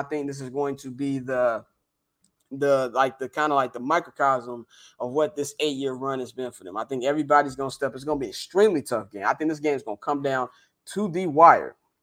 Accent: Chicago, Illinois, United States; Now, I'm biased because I'm from Chicago.

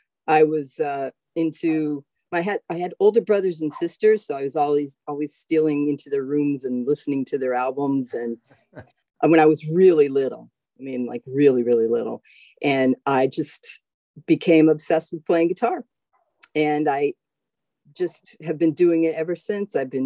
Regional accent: Connecticut, United States; also born or lived in Boston; Originally, I'm from Connecticut, just south of Hartford. And I grew up there. I was in the music scene there.

